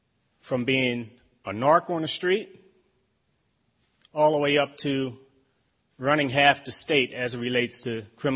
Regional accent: Baltimore, Maryland, United States; And got to see Baltimore from a different perspective. You see, I was born and raised in Baltimore.

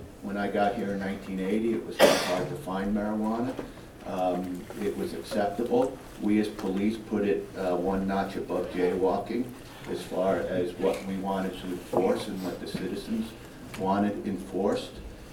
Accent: Brooklyn, New York, United States; born there; now in Colorado, United States; As I said, I was born in Brooklyn, New York, moved here, became a humble bus driver

